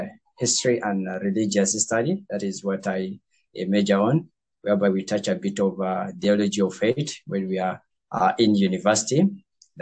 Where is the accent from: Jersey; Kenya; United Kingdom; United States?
Kenya; English is a second language; I'm from Kenya. I live in the part of northern Kenya.